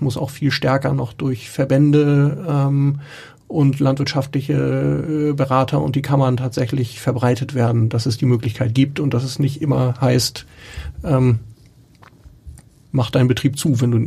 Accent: Schleswig-Holstein, Germany; also born or lived in Hamburg; ich bin in Schleswig-Holstein auf dem Dorf aufgewachsen, habe dann in Hamburg gewohnt und bin irgendwann wieder aufs Dorf gezogen

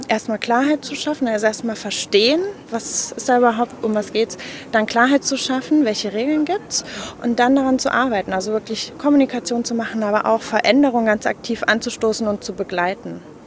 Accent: Munich, Bavaria, Germany; born there; now in Cologne, Germany; ich bin gebürtige Münchnerin. In Köln im Exil lebe ich seit 10 Jahren.

